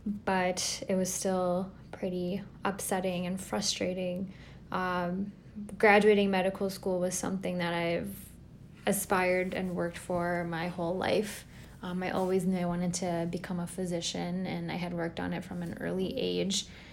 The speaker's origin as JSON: {"language": "English", "country": "Pakistan", "said": "We are a Pakistani family, and so our weddings are huge."}